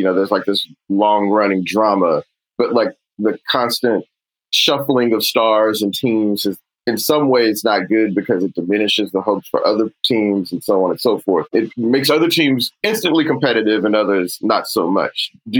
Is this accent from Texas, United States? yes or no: yes; Houston, Texas, United States; I'm from Houston.